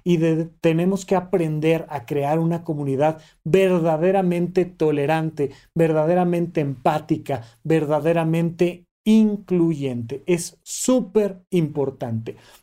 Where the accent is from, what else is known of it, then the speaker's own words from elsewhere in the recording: Mexico; soy un mexicano nacido en los 80s